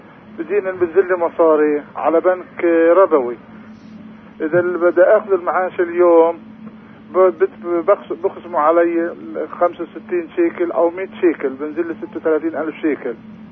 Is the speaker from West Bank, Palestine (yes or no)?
no; Hebron, Hebron Governorate, Palestine; السؤال الأول، أنا من الخليل.